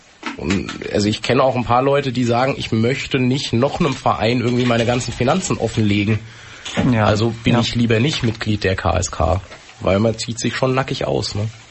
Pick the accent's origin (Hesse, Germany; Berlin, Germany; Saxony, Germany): Hesse, Germany; Hanau; Also die Band ist ja mittlerweile, also in Hanau, in meiner Heimat irgendwie gegründet